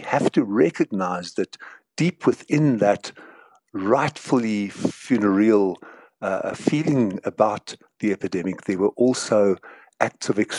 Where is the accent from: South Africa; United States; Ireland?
South Africa; I'm an African. I'm a white African. I'm a South African. I'm 68 years old.